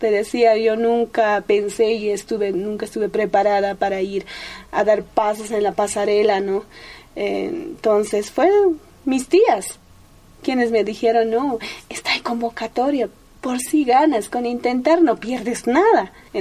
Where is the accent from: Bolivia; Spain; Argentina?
Bolivia; Gualata Grande, La Paz; yo soy migrante de provincia Omasuyos, comunidad Gualata Grande. Mi pueblo es un pueblo muy reconocido también por la gente que fabrican...